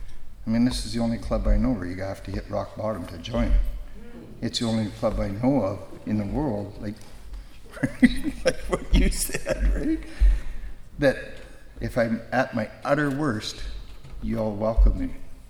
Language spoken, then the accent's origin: English; Canada; I'm from Canada, so I don't know anything about politics.